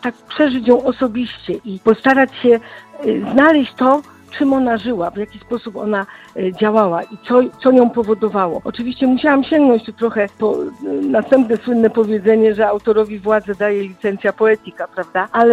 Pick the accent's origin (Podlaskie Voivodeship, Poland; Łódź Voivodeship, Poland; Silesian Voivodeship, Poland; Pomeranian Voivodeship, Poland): Silesian Voivodeship, Poland; born there; urodziłam się na Śląsku, więc historia śląska jakby płynęła w moich żyłach.